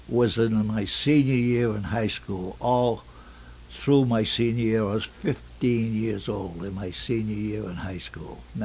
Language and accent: English; Boston, Massachusetts, United States; I grew up in East Boston, up near the racetrack, Byron Street. My family's still there. I still have a family there in East Boston.